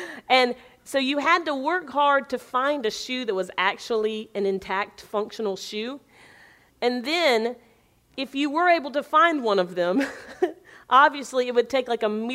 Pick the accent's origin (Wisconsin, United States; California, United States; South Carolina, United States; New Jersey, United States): South Carolina, United States; Spartanburg; growing up in Spartanburg, South Carolina. And so my dad is a physician.